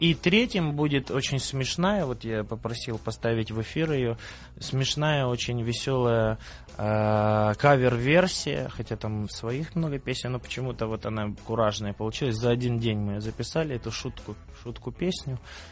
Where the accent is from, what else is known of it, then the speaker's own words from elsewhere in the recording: Cherkasy, Cherkasy Oblast, Ukraine; Да, я из Черкассы.